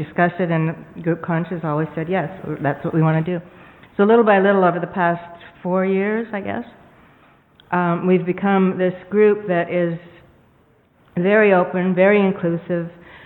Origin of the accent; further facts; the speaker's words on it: Collingwood, Ontario, Canada; And, keep in mind we're from Collingwood, Wasaga Beach. A little provincial.